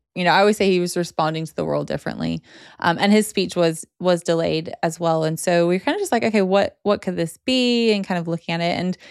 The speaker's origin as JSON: {"language": "English", "town": "Seattle", "region": "Washington", "country": "United States", "moved": "as an adult", "lives_now": "United Kingdom", "said": "And yeah, but I'm from Seattle. That's where I'm from."}